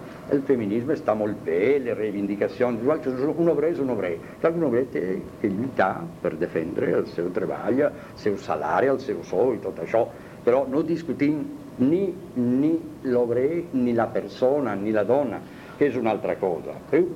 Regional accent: Sardinia, Italy; Io sono sardo, la mia madre era florentina, di Terradins, ma io no, io sono isliente.

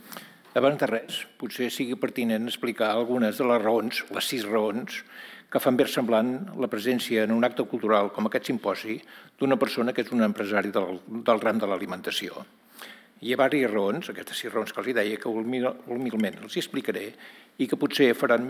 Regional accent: Santa Coloma de Farners, Catalonia, Spain; en el meu poble de Santa Coloma de Farners

